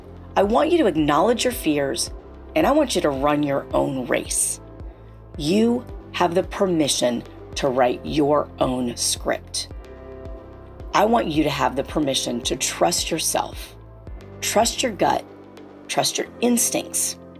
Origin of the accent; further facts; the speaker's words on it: the South, United States; Now, I'm a Southerner, born and bred, and there's one thing that I was taught, it's how to be a lady.